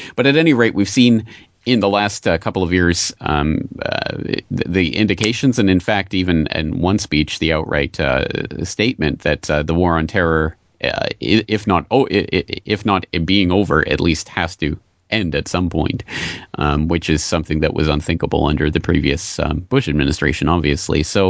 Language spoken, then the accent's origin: English; Canada; moved away as an adult; now in Japan; Well, I'm a Canadian living in Japan. I've been out in Japan since 2004.